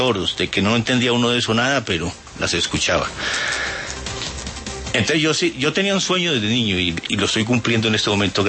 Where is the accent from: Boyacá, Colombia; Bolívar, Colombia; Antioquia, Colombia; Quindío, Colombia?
Quindío, Colombia; La Tebaida; En mi pueblo, en la Tebaida, los televisores se contaban.